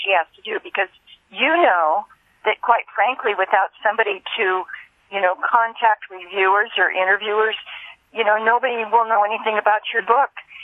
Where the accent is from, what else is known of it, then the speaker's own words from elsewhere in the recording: Yuba City, California, United States; this movie I did, and it played my hometown drive-in, played the drive-in in Yuba City.